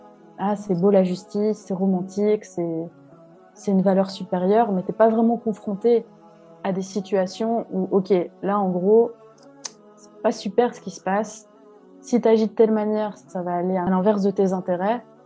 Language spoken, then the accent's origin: French; Geneva, Switzerland; J'ai grandi à Genève, de parents algériens, et ma mère est algéro-suissesse, et mon père est algéro-canadien, ce qui fait cette magnifique addition de trois nationalités